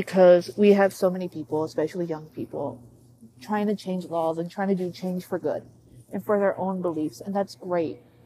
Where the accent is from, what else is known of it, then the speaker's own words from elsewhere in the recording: Ohio, United States; So I'm from Ohio. Yippee! Shout out my Ohioans.